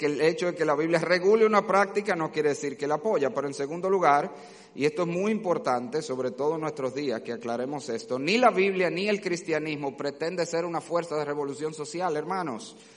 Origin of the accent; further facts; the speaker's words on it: Dominican Republic; como dominicanos y como ciudadanos de esta tierra que también lo somos